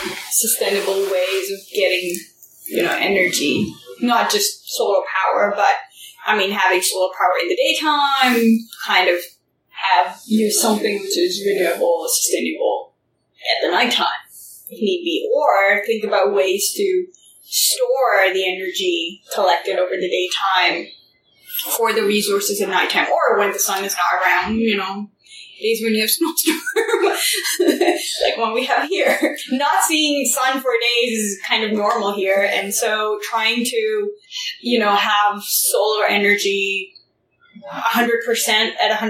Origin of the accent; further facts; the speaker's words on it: India; I'm from India, and like there are a lot of villages in India that don't have electricity still